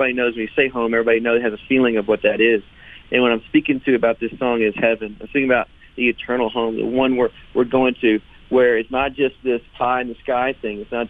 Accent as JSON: {"language": "English", "region": "Texas", "country": "United States", "tie": "born or raised there", "said": "my dad played country music. I grew up in Texas. So he loved playing country music. Started picking it up. But then I started playing in church. I grew up in a little small town."}